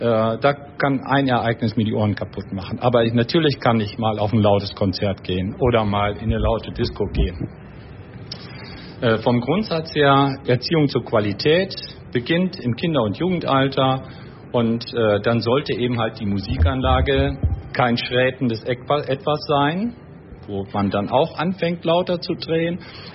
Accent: Münster, North Rhine-Westphalia, Germany; ich bin Münsteraner.

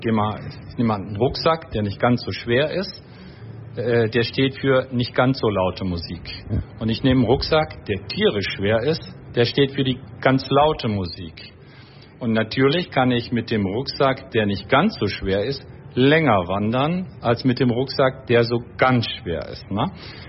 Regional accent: Münster, North Rhine-Westphalia, Germany; ich bin Münsteraner.

